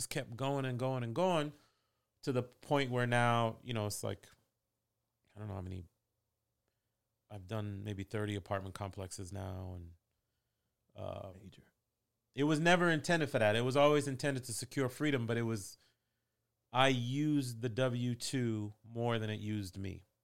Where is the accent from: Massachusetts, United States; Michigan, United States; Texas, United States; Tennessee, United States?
Massachusetts, United States; Boston; also born or lived in Queens, New York; I'm a Haitian immigrant kid. My parents grew up in Haiti. I was born in Queens, New York, raised in Boston, came down to D.C. for University of Virginia